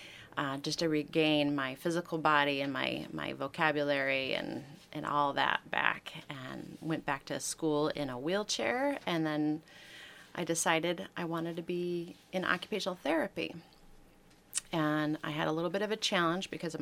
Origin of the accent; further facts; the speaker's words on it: Michigan, United States; I'm from Michigan.